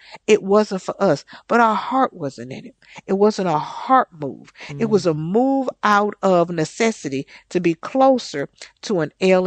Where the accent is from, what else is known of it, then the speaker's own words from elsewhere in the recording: Texas, United States; I'm from Texas. The chili in Texas burns the back of your throat because it is so spicy.